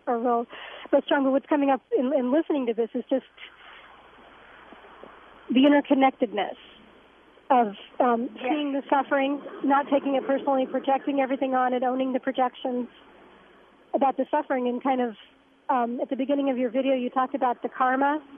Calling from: Pittsburgh, Pennsylvania, United States; I'm calling from Pittsburgh all the way to Africa.

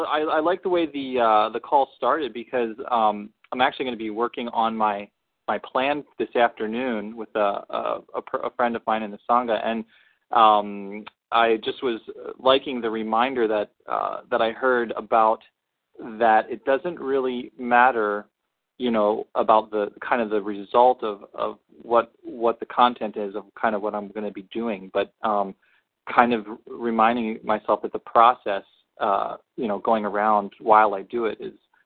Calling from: Hawaii, United States; calling from Hawaii.

